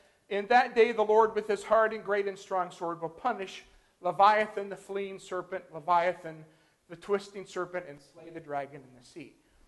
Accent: Scotland, United Kingdom; as a Scot, you know, I have to say

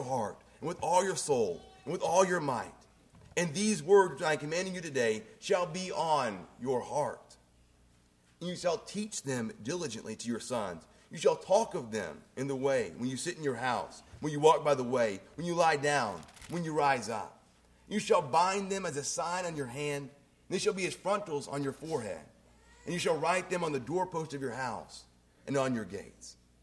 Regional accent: Indiana, United States; I grew up in Indiana, and it's pretty accurate as to how big basketball is in Indiana.

